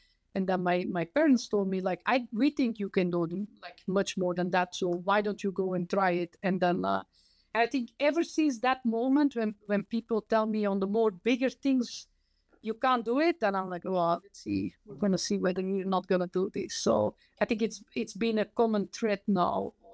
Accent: Zoersel, Flanders, Belgium; English is a second language; also born or lived in Antwerp; But I grew up in Antwerp, which is the second biggest, city in Belgium. And in outer, in a small village called Zoersel. So I grew up in the countryside. So I went to school there, biked to school when I was young.

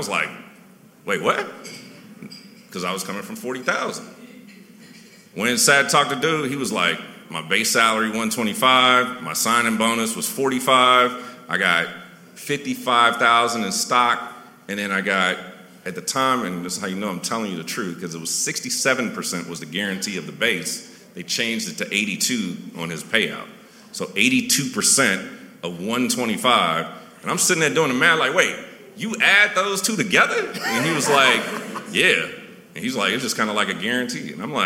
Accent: Chicago, Illinois, United States; And the analogy I give is I grew up in Chicago

